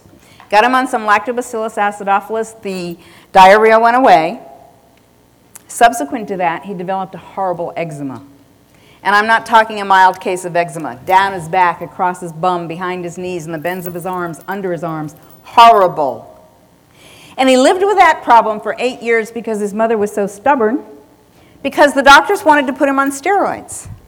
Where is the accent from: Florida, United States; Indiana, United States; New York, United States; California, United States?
Florida, United States; Key West; born there; I was born in Key West, and I have this thing about Key West.